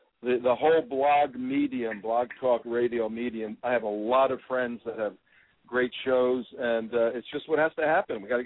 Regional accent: New Jersey, United States; I grew up in New Jersey. I saw those buildings go up, the two buildings.

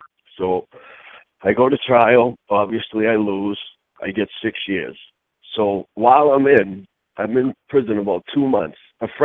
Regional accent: Boston, Massachusetts, United States; But I'm from Boston, so there was a problem with Boston guys and some New York guys.

